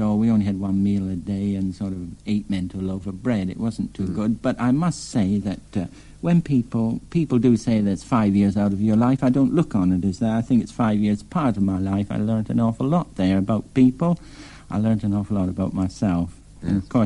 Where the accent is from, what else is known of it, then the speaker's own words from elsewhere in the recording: Ontario, Canada; born there; Yes, I was born in Canada, in Ontario.